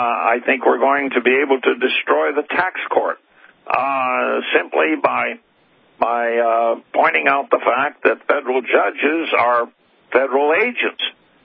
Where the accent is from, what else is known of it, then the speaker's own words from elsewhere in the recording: Montana, United States; State legislatures, like in Montana, my home state